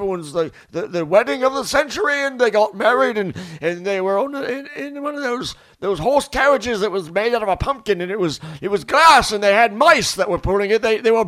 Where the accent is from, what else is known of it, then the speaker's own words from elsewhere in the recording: United Kingdom; Well, we're British people.